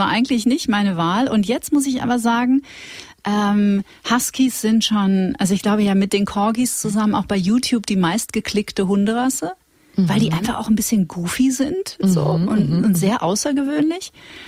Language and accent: German; Witten, North Rhine-Westphalia, Germany; Wir sind ja beide aus Nordrhein-Westfalen auch.